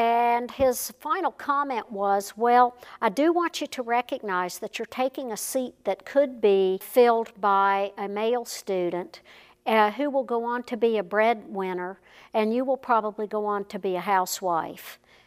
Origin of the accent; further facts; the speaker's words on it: Charleston, West Virginia, United States; I grew up in Charleston, West Virginia. My father was a native Charlestonian.